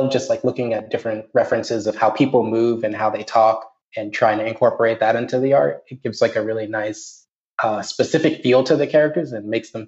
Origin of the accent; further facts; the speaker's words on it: Indiana, United States; And I'm from Indiana, like Dwayne is.